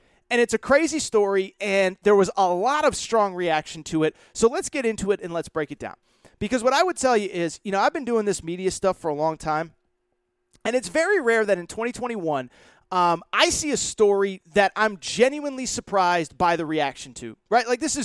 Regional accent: Dallas, Texas, United States; I'm from Texas. I'm from Dallas. This means a lot to us.

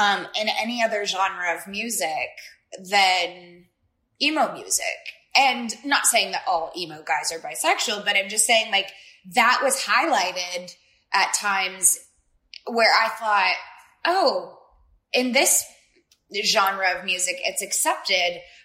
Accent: Dallas, Texas, United States; growing up in Dallas, Texas, as a bisexual, artistic, like creative mind, I never felt like I fit in the South

